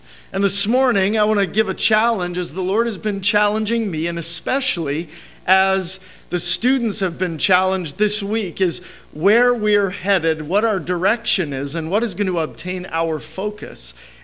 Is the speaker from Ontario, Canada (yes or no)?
no; Manitoba, Canada; I grew up in Manitoba, just south of Winnipeg